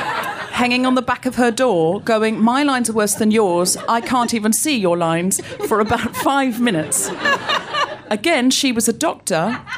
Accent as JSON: {"language": "English", "town": "Gold Coast", "region": "Queensland", "country": "Australia", "tie": "born or raised there", "said": "I grew up on the Gold Coast. I know I don't sound especially Australian, but I read a lot of Enid Blyton as a child, and I picked up the accent from the books."}